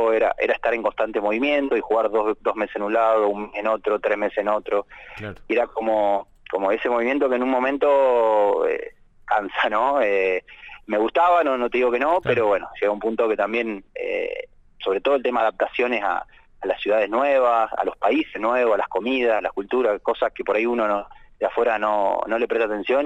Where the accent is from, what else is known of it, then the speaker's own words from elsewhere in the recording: Bahía Blanca, Buenos Aires Province, Argentina; now in Carmen de Patagones, Argentina; Yo soy de Bahía, pero vivo acá en Patagones.